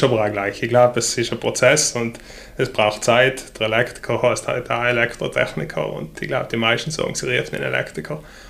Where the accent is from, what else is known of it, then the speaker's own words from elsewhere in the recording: Eppan, Trentino-Alto Adige, Italy; ich komme aus Eppan, bin 30 Jahre alt